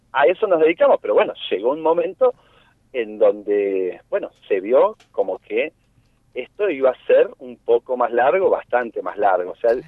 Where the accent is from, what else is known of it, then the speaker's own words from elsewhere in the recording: Mar del Plata, Buenos Aires Province, Argentina; Mira, yo soy de Mar del Plata